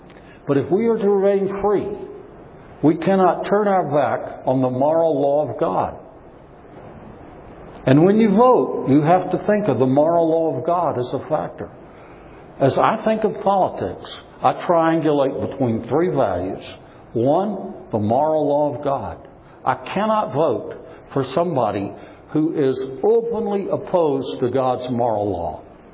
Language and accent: English; Louisiana, United States; Are you kidding me? I'm from Louisiana. At least I have been since 1975.